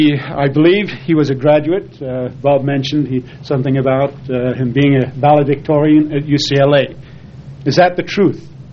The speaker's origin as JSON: {"language": "English", "country": "United Kingdom", "tie": "born or raised there", "said": "I was raised in Great Britain"}